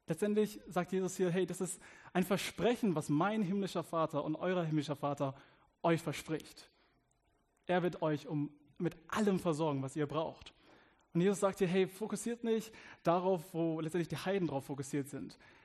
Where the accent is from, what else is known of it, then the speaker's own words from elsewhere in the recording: South Africa; Und ich komme hier aus Südafrika, aus einem Township